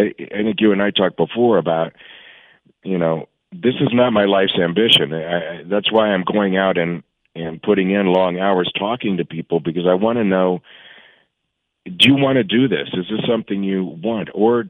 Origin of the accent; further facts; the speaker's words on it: Arizona, United States; I grew up here in Arizona. I lived my whole life here